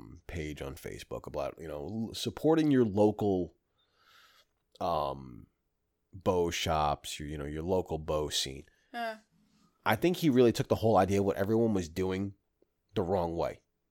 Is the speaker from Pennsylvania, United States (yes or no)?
no; New York, United States; Yeah, Bass and Cabela's are like, we're from New York, so everything looks like a standardized store.